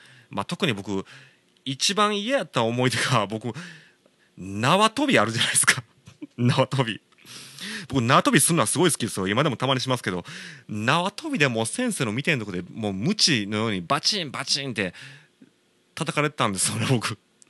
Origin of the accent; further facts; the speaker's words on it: Shiga, Japan; also born or lived in Osaka; 僕大阪生まれなんですけど、いろいろ事情があって、まあ、4歳の頃に滋賀に引っ越してるわけなんですけど